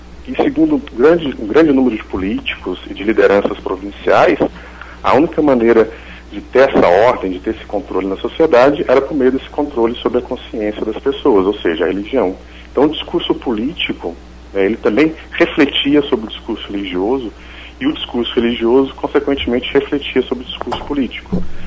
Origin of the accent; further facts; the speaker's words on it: Minas Gerais, Brazil; Então, eu me formei aqui na UFMG, né, sou de Minas Gerais, e quando eu terminei eu fui para a Itália.